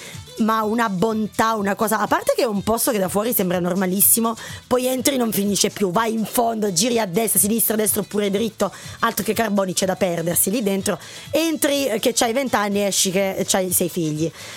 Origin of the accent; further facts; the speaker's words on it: Apulia, Italy; ma da dove viene? Dal Salento, dal paese attaccato al mio